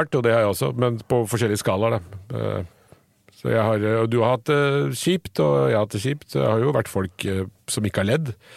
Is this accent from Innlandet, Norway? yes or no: no; Oslo, Norway; Jeg har vokst opp på Nordstrand, men jeg bodde først på Torshov i de sosialboligene som Petter Utligger har et program om i Nordkappgata.